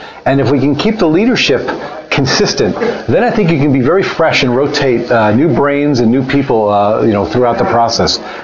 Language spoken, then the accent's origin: English; New York, United States; Well, I grew up in New York, and all my buddies were going to be lawyers and doctors and, finance guys.